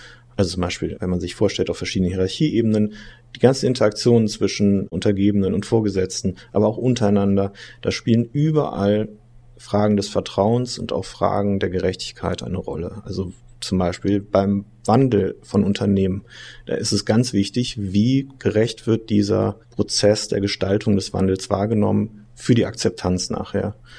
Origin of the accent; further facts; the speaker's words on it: North Rhine-Westphalia, Germany; also born or lived in Cologne; Aber ich bin in Köln geboren sogar, bin aber im Bergischen Land groß geworden, also eher ländlich und daher kenne ich auch ländliche Umgebungen.